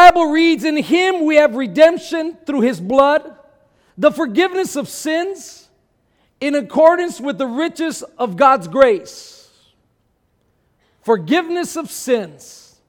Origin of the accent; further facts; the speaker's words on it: Texas, United States; also born or lived in California; now in Milwaukee, United States; I'm originally from South Texas. Then I was in California for a good season there in the ministry of Victor Outreach. But when I came here to shepherd and pastor the beautiful city of Milwaukee